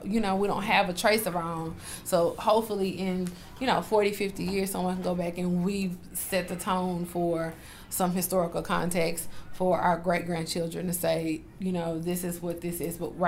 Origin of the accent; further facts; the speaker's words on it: Memphis, Tennessee, United States; We know we're from Memphis, grandma might be from Mississippi.